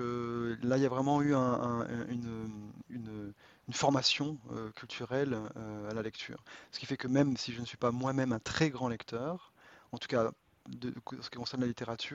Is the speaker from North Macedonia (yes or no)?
no; France; now in Belgium; je suis français, bientôt belge, j'espère. Je dois demander la nationalité cette année. Et marié avec une épouse suédoise